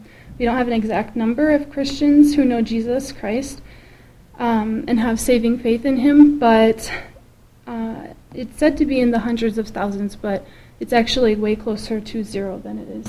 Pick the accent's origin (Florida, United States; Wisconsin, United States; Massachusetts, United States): Wisconsin, United States; Like Randy said, I'm from Wisconsin